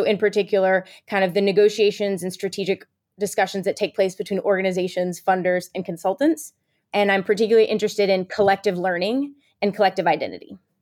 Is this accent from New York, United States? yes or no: no; Missouri, United States; I was born and raised in Missouri. I went to journalism school there